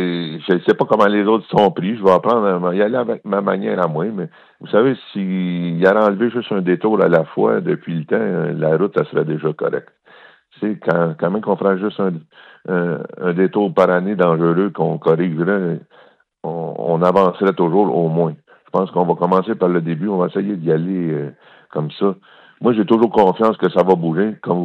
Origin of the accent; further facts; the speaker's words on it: Saint-Michel-des-Saints, Quebec, Canada; Je suis natif de Saint-Michel-des-Saints, vous savez, puis j'ai vu les autres années, j'ai 60 ans